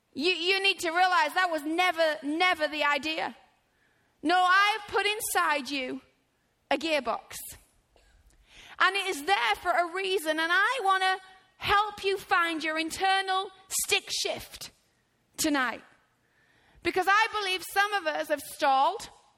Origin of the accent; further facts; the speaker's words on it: United Kingdom; But seeing as I'm British and we drive stick shifts, I reckon I've got the upper hand already.